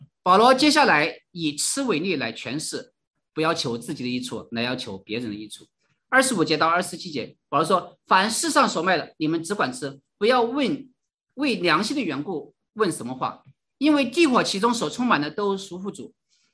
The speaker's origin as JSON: {"language": "Chinese", "country": "China", "tie": "born or raised there", "said": "我们回家过年的话，要是回到大陆的话"}